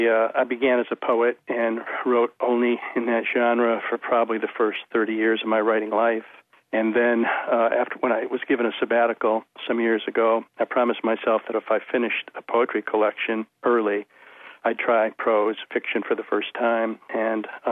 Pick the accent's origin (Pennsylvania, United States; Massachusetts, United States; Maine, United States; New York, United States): Massachusetts, United States; Holyoke; moved away as an adult; Yeah, I was born and raised in Holyoke, Massachusetts, Western Massachusetts. And I came out here in 1975